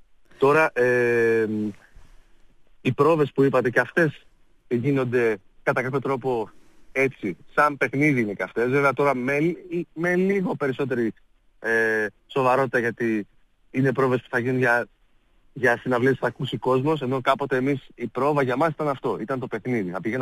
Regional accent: Aliveri, Central Greece, Greece; Στο Αλιβέρι.

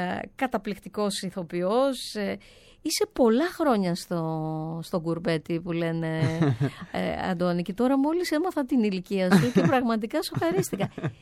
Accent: Archanes, Crete, Greece; Είμαστε πατριωτάκια. Από τις Αρχάνες, από ένα υπέροχο μέρος, δεν είναι πόλη, είναι...

